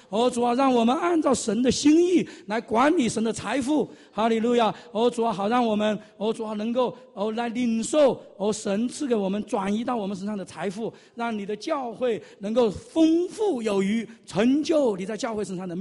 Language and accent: Chinese; China; 我们从中国来的都有贫穷的心态。啊，我首先举手，我在这个留学的期间